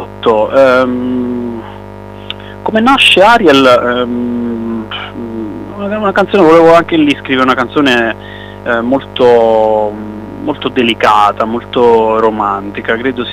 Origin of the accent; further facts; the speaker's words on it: Campania, Italy; visto che io vengo da un piccolo paese di periferia